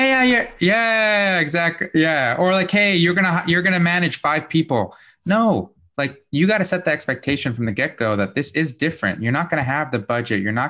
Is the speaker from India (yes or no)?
no; Bosnia & Herzegovina; also born or lived in Germany; now in United States; So I'm originally from Bosnia, from Europe. So I immigrated to the States back in 1997.